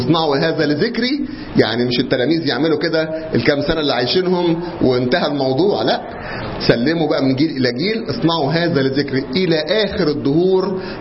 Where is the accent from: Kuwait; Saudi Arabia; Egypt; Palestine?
Egypt; العليقة دي طبعا عندنا في مصر